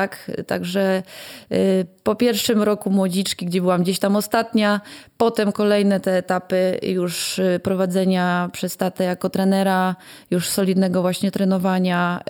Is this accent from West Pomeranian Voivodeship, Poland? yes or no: no; Karpacz, Lower Silesian Voivodeship, Poland; jestem z gór, może nie z jakichś wysokich, bo z Karkonoszy i Karpacz to jest są to moje rodzinne strony, więc tutaj spędzałam swoje dzieciństwo i swoje dorastanie